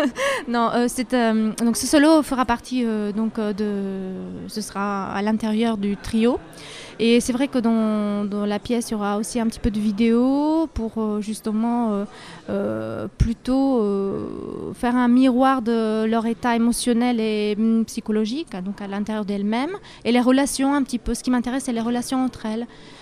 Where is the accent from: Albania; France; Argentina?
Albania; Je suis d'origine albanaise, effectivement. Je suis née en Albanie, donc j'ai passé toute ma jeunesse.